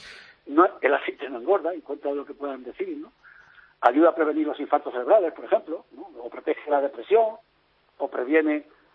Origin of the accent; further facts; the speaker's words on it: Andalusia, Spain; Yo recuerdo como algo, en la familia, que en Andalucía, por lo menos en casa y en mi pueblo, pues todo se curaba con el aceite, ¿no?